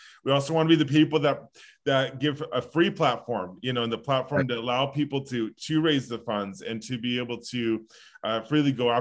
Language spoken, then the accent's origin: English; East Coast, United States; I'm from the East Coast. And so all I ever hear is that sort of thing.